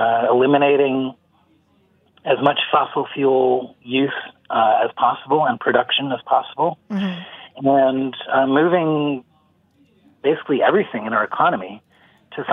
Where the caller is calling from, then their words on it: San Francisco, California, United States; I'm in San Francisco, so it's still late morning here.